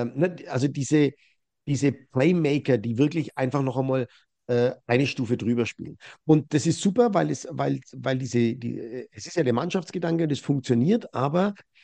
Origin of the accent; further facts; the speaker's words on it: Bavaria, Germany; Ich bin halt ein Mittelfranke, ne? Versuche bodenständig zu bleiben